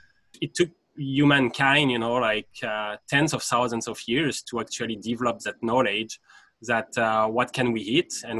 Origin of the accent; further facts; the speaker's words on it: France; English is a second language; now in Canada; I'm originating from France